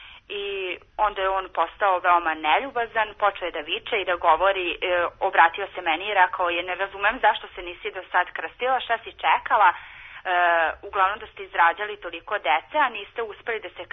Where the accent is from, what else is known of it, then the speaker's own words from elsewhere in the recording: Taraš, Vojvodina, Serbia; Pošto sam ja rodom iz Taroša